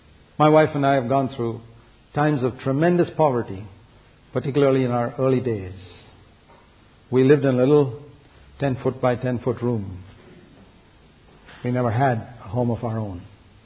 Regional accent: India; They're Americans, I'm Indian. So I said, I'm Indian.

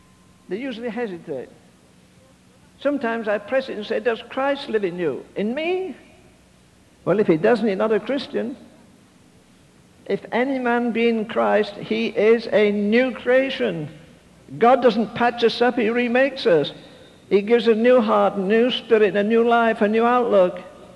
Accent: England, United Kingdom; I was raised in England, in case you don't know, and for the first 15 years of my life, I went to a Methodist church.

